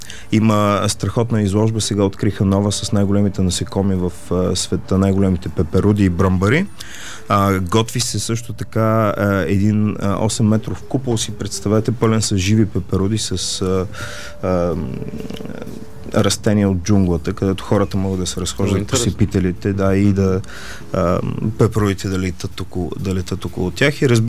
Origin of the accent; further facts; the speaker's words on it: Plovdiv, Plovdiv Province, Bulgaria; И тъй като съм от Пловдив